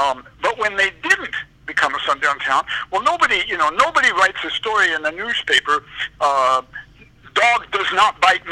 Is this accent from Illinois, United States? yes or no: yes; Illinois, United States; As you know, I grew up in Illinois, so I was going to do more research in Illinois than in any other single state